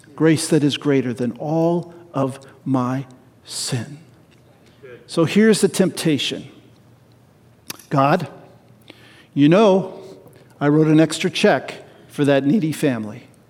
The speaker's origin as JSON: {"language": "English", "region": "California", "country": "United States", "tie": "born or raised there", "said": "when I was a kid in the neighborhood I grew up in Central California, it was very diverse."}